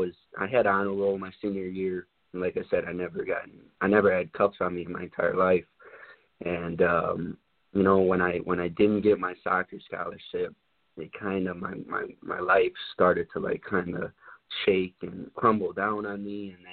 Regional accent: Midwest, United States; You know, I'm from the Midwest, so they're all from these areas where, you know, white people don't even exist, you know, living there.

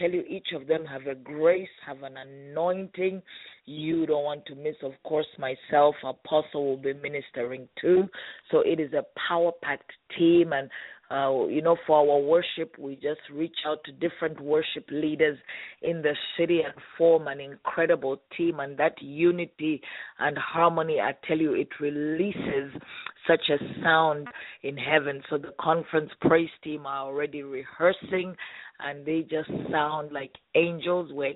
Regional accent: Kenya; also born or lived in Zambia; As you know, I'm from Zambia, raised in Kenya, married to a handsome man from Rwanda

